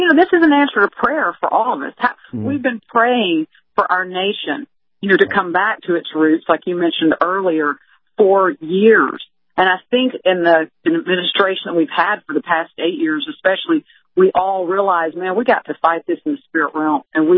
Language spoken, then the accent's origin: English; Deep South, United States; Like when I grew up in the Deep South, if you weren't a Christian, you sure didn't tell anybody about it.